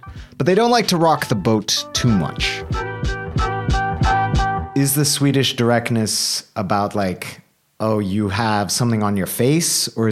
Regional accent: Bolivia; When I was growing up, I grew up in Bolivia.

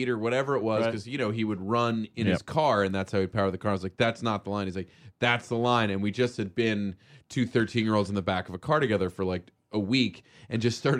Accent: Australia; I'm Australian

